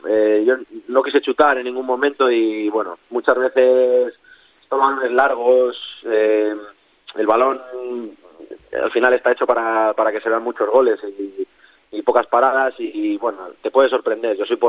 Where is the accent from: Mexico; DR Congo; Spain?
Spain; Guadalajara, Castilla-La Mancha; No, soy de Guadalajara.